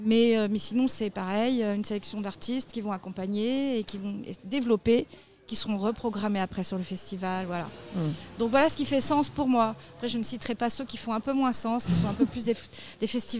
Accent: Auvergne-Rhône-Alpes, France; now in Île-de-France, France; Moi, je suis originaire de l'Allier.

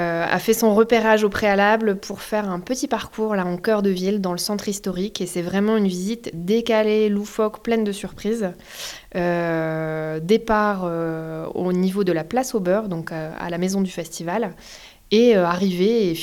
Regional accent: United Kingdom; accent: English; French is a second language; avec mon délicat accent anglais

